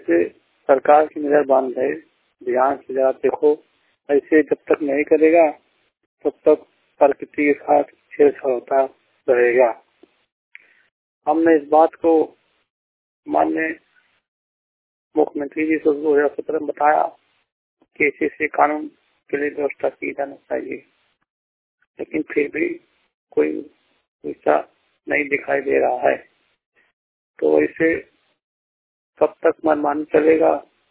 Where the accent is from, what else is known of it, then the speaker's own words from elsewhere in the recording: Sanauli, Uttar Pradesh, India; जिला गाजीपुर ब्लॉक देवकली गांव सनौली से बोल रहा हूँ। मैं सनौली ग्राम सभा के निवासी हूँ।